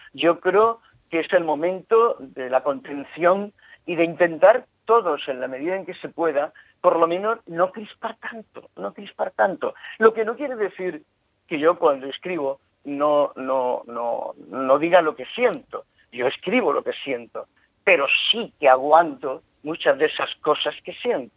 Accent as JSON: {"language": "Spanish", "town": "Guadix", "region": "Andalusia", "country": "Spain", "tie": "born or raised there", "said": "llevo escribiendo un libro mucho tiempo sobre mi pueblo, sobre Guadix."}